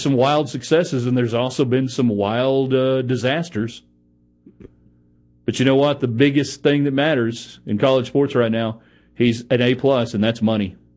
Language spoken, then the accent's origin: English; New Mexico, United States; I'm from New Mexico, and I introduced a bunch of hillbillies to real Mexican food.